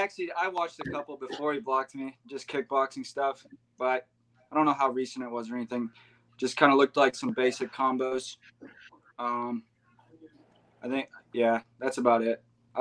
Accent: Iowa, United States; Probably my first pro fight will be in Iowa, just my debut in my hometown stuff.

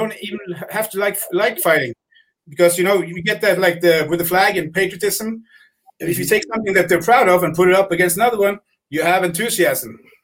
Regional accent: Norway; English is a second language; I'm from Norway.

